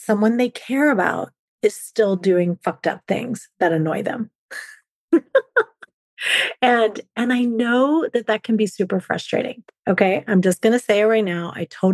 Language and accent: English; California, United States; now in Alaska, United States; even though I live in Alaska now, I was raised in California.